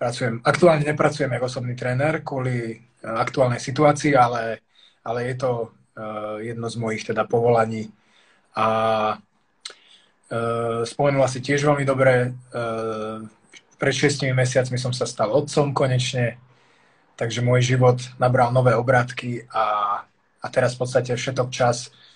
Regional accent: Komárno, Nitra Region, Slovakia; also born or lived in Budapest / Bratislava; now in Prague, Czechia; mám 34 rokov a pochádzam vlastne z malého mesta Komárna zo Slovenska, južného. S tým, že narodil som sa v Budapešti a v podstate žil som 11 rokov v Bratislave a teraz som vlastne druhý rok už tu v Prahe.

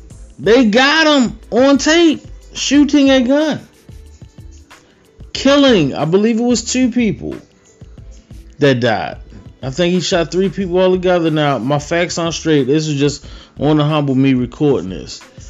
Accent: Baltimore, Maryland, United States; if this was Kyle Jenkins from, I don't know, 33rd Street, as I'm from Baltimore.

